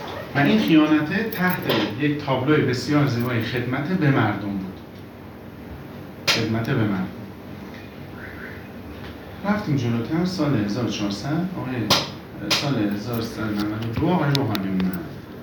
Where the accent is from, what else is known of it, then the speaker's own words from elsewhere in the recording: Hamedan, Hamadan, Iran; حالا از شهر خودم مثلا بزنم از همدان مثلا نزنیم